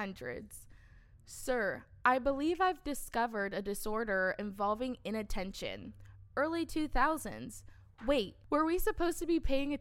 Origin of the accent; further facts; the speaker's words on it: West Coast, United States; accent: twang; But since I'm from the West Coast and we got a twang, it goes iron.